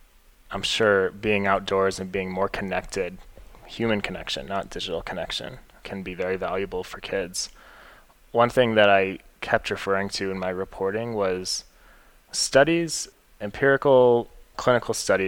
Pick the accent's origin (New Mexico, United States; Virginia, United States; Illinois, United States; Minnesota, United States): New Mexico, United States; Albuquerque; I grew up in Albuquerque. I knew a lot of people that went to El Dorado and younger than me that still do.